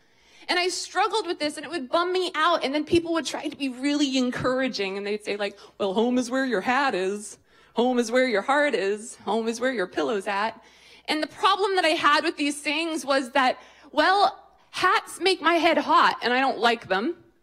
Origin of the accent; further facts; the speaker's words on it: Côte d’Ivoire; also born or lived in Moscow, Russia; my brother and I spent most of our informative years in Côte d'Ivoire, West Africa, and Moscow, Russia.